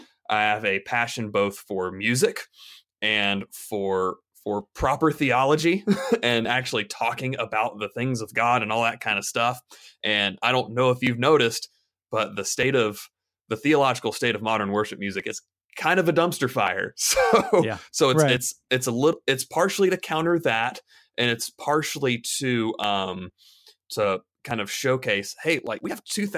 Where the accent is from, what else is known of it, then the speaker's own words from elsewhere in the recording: Greenville, South Carolina, United States; I grew up in the Church of Christ while also attending a small Christian school here in Greenville.